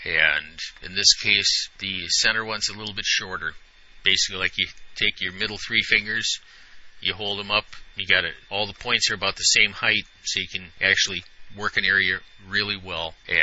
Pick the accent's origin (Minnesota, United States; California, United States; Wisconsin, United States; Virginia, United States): Wisconsin, United States; Ripon; We have an overhead door company here in my hometown.